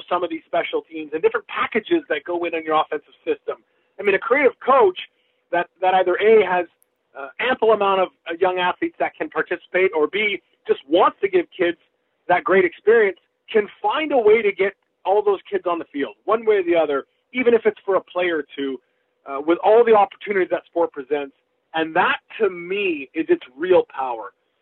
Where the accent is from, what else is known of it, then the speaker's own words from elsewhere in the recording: British Columbia, Canada; shipped me back home to my hometown team, the BC Lions